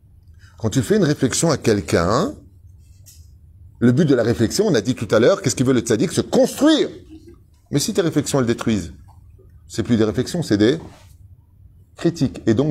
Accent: Tunisia; Mais comme je suis tunisien, je peux pas laisser gagner.

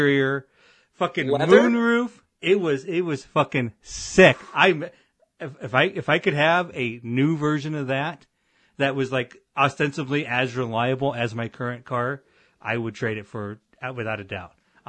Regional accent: Avon, Illinois, United States; Because you know, I'm from Avon, Illinois, and it's 2003, 2004, or 2005, somewhere in this range.

